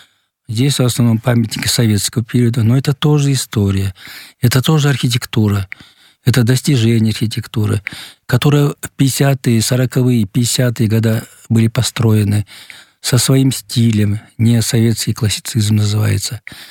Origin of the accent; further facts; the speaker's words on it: Bishkek, Kyrgyzstan; Я сам родился в Бишкеке, жил недалеко от этого павильона.